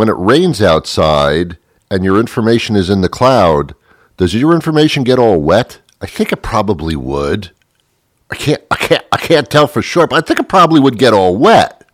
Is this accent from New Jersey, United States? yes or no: yes; Teaneck, New Jersey, United States; I was brought up in Teaneck, New Jersey. I'm not proud of it, I'm just telling you.